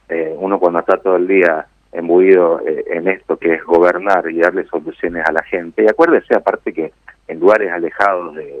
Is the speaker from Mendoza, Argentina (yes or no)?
yes; Mendoza, Argentina; Nosotros somos mendocinos, tenemos nuestra forma de ver las cosas, nuestra forma, nuestros sentimientos, muy orgullosos de ser mendocinos